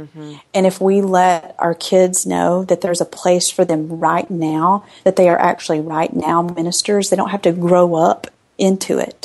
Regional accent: the South, United States; But growing up in the South, in the church, I think a lot of the culture in the 80s

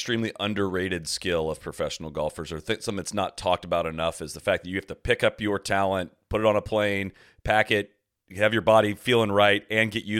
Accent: Dublin, Ohio, United States; That's exactly right. Yeah, that was actually my backyard. I grew up in Dublin, Ohio, and that was at that course.

